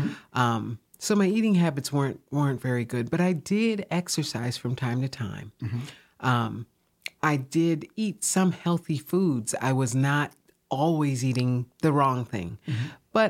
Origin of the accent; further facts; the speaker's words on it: Ohio, United States; But I am from Ohio.